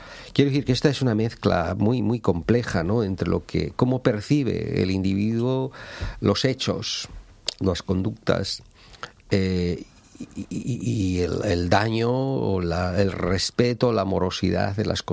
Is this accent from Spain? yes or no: yes; Lugo, Galicia, Spain; born there; Yo mismo, que soy nacido en Lugo, ¿no?